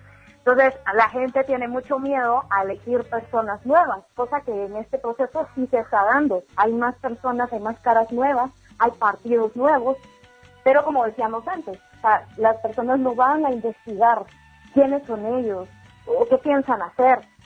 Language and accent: Spanish; Guatemala; todos somos guatemaltecos, sí, sí, todos somos guatemaltecos, pero hay diferentes pueblos dentro de este país, somos ricos en cultura, somos ricos en formas de vida